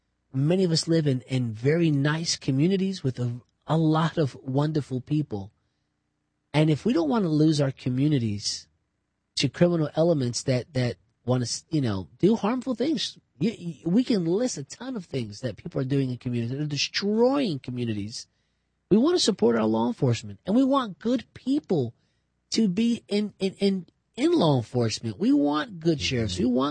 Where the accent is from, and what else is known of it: New Jersey, United States; born or raised there